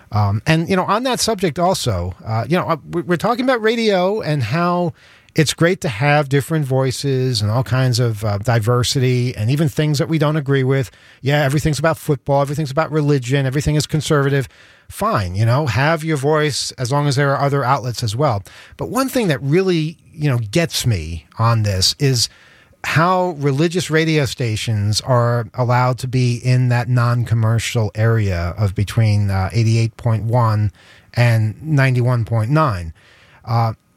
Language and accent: English; New York, United States; it represents memories of growing up on Long Island.